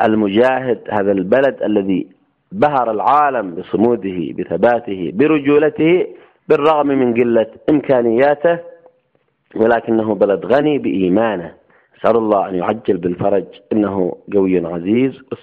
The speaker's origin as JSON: {"language": "Arabic", "country": "Yemen", "said": "كان قد بلدنا اليمن العظيم اليمن العزيز"}